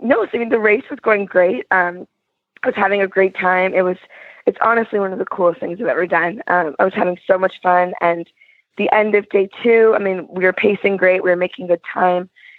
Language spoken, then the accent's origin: English; California, United States; now in San Francisco, United States; I'm from California, live in San Francisco, and basically just have been riding my whole life